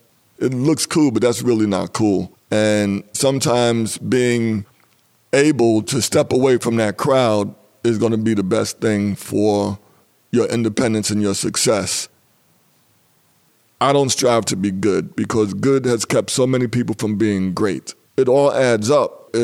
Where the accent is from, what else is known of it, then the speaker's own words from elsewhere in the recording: New York City, New York, United States; I was born in Manhattan, St. Clair's Hospital, 52nd Street, and grew up in the Amsterdam houses on 61st Street and Amsterdam Avenue.